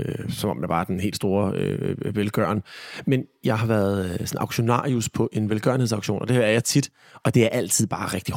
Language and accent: Danish; Region of Southern Denmark, Denmark; also born or lived in Copenhagen; jeg er født i København, men er opvokset på Fyn.